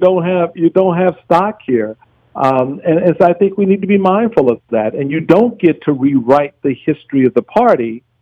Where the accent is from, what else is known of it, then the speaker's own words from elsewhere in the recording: Washington, District of Columbia, United States; moved away as an adult; now in Maryland, United States; as a Republican growing up in Washington, D.C., as a Republican who moved into Maryland in 1986.